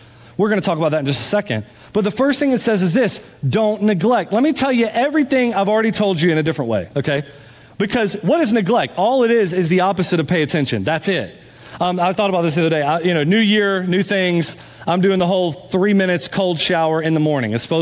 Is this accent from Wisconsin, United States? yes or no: no; Jacksonville, Florida, United States; I mean, I'm from Jacksonville, Florida, Jags fan, okay?